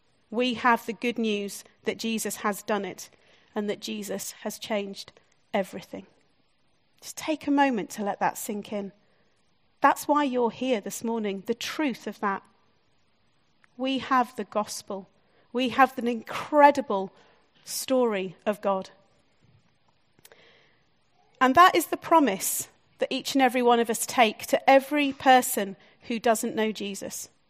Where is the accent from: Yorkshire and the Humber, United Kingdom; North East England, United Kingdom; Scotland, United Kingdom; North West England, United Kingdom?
Yorkshire and the Humber, United Kingdom; Harrogate; And we come from Harrogate where we hide it all behind tulips and crocuses. It's very lovely.